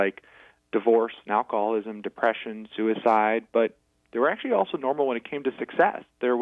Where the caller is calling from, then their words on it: Washington, District of Columbia, United States; I'm calling in from wonderful Washington, D.C.